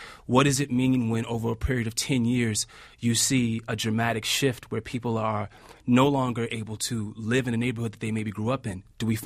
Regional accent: Washington, District of Columbia, United States; a lot of it had to do with my own experience growing up in Washington, D.C., and watching it happen in Washington, D.C., then watching it happen in Brooklyn

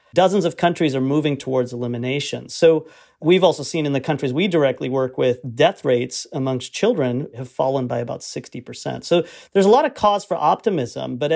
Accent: Liberia; I grew up in Liberia, which has one of the highest burdens of malaria in the world.

